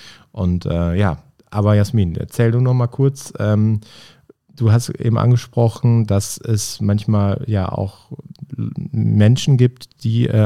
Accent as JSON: {"language": "German", "town": "Olpe", "region": "North Rhine-Westphalia", "country": "Germany", "said": "bei der Polizei bei uns in Olpe, da wo ich herkomme."}